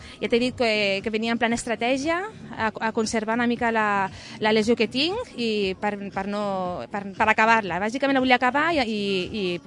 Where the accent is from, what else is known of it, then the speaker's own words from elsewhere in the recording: Tarragona, Catalonia, Spain; now in Lleida, Spain; jo soc de Tarragona, visc a Lleida, perquè vaig formar la meva família, però corro per Mollerussa